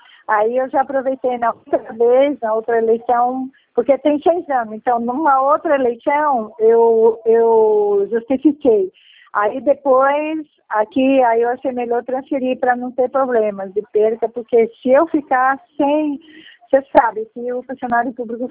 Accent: Garanhuns, Pernambuco, Brazil; Aí eu quis voltar para minha terra natal, entendeu?

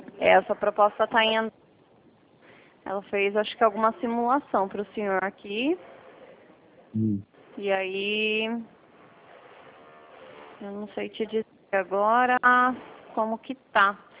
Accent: São Roque, São Paulo, Brazil; Eu sou de São Roque, conhece? Terra do Vinho, aqui no interior de São Paulo?

